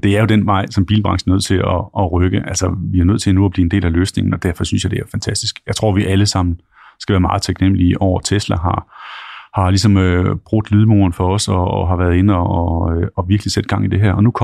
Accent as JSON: {"language": "Danish", "town": "Randers", "region": "Central Denmark Region", "country": "Denmark", "tie": "born or raised there", "also_born_or_lived": "Aarhus", "said": "Jeg er født i Randers, så der er jeg opvokset. Og ellers så har jeg boet i Aarhus i et par år"}